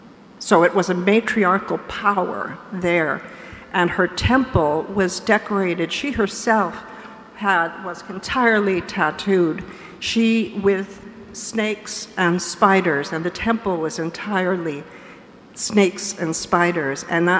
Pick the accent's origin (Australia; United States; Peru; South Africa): Peru; also born or lived in Lima; I was born in Lima, Peru, but I grew up in a very small little sort of village north of Peru, about 8 hours drive up